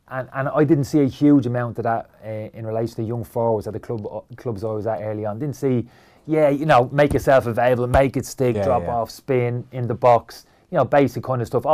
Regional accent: Dublin, Leinster, Ireland; We never were growing up in Dublin.

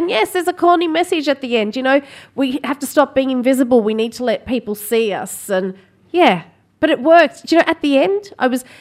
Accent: Australia; am I biased because I'm Australian and they were both using their Australian accent

